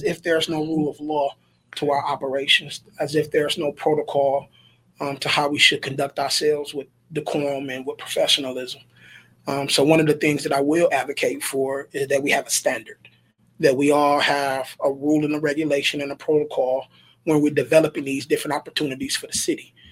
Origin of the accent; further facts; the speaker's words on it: Muskegon Heights, Michigan, United States; I mean, of course, I'm from Muskegon Heights, so I know the problems that exist.